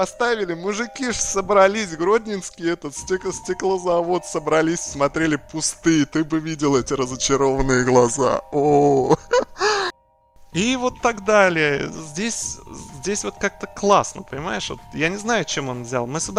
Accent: Oryol, Oryol Oblast, Russia; Я говорю, ну из Орла.

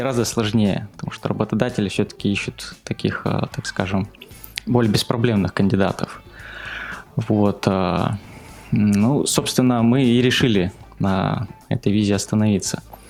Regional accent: Siberia, Russia; now in Australia; Переехал я в Австралию из Сибири

